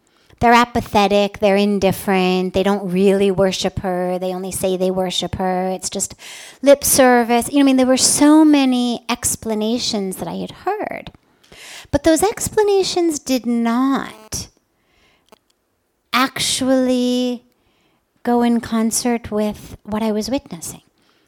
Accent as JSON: {"language": "English", "region": "California", "country": "United States", "moved": "yes", "lives_now": "Indiana, United States", "said": "I have been very blessed to be here now for 21 years. I'm originally from America, from California."}